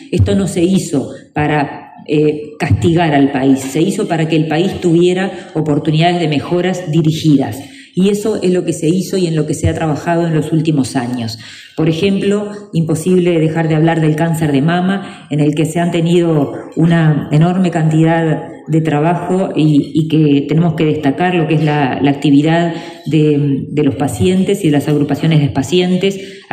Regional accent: Uruguay

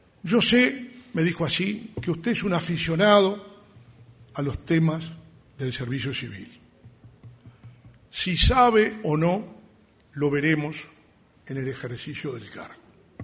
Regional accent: Uruguay; Y como buenos uruguayos, que nos gusta discutir todo

